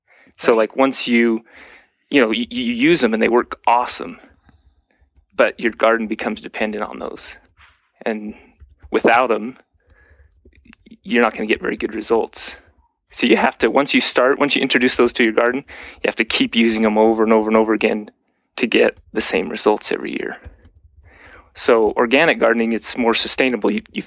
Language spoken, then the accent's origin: English; Washington, United States; Well, I moved around a lot as a kid. My earliest memories of gardening and fruit trees and stuff was in Washington State.